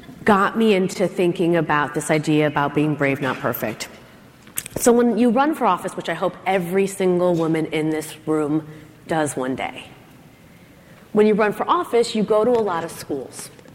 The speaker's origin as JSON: {"language": "English", "town": "Chicago", "region": "Illinois", "country": "United States", "tie": "born or raised there", "moved": "as an adult", "said": "I grew up in Chicago, Illinois, and I graduated with $300,000 in student loan debt."}